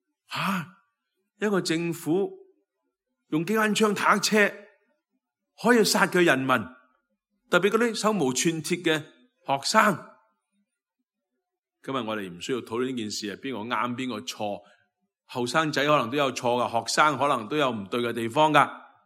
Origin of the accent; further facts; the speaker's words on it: China; 我们中国人的传统说